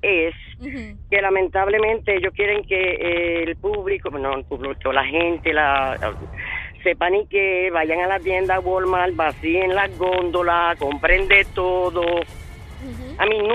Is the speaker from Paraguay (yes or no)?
no; Puerto Rico; La del Barceloneta, era un barrio de Barceloneta. Entonces lo hicieron pueblo, soy de aquí de Puerto Rico.